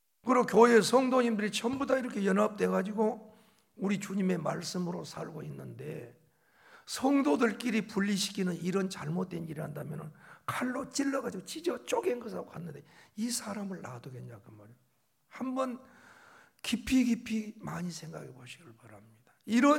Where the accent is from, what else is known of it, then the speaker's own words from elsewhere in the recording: Wando, South Jeolla, South Korea; 저 완도, 그때는 섬이었어. 배 타고 와야만 해남을 옵니다.